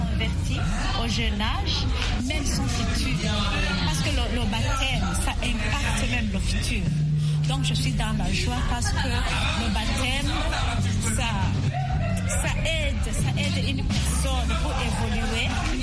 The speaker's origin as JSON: {"language": "French", "country": "Burundi", "said": "Oui, je suis burundaise."}